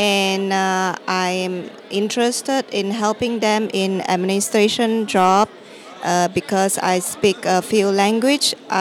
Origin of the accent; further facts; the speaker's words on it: Malaysia; I'm from Malaysia.